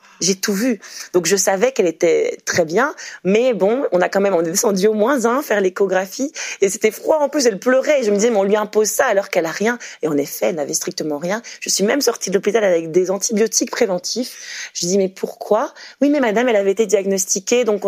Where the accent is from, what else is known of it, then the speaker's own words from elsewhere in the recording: Mons, Wallonia, Belgium; Alors que moi, je suis de Mons, c'est quand même pas tout près